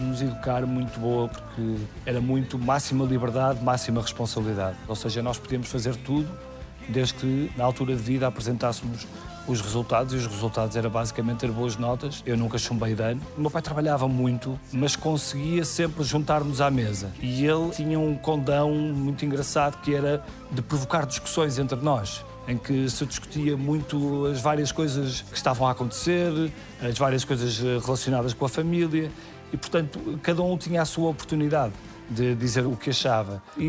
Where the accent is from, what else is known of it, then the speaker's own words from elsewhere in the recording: Porto, Portugal; born there; A minha biografia começa a 10 de agosto de 1976, na Foz de Douro, no Porto. Foi onde nasci.